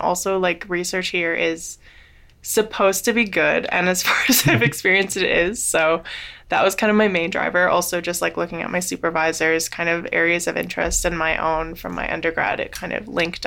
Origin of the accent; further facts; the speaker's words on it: Toronto, Ontario, Canada; now in Victoria, Canada; I'm from Toronto, so I wanted to kind of experience the West Coast a little bit.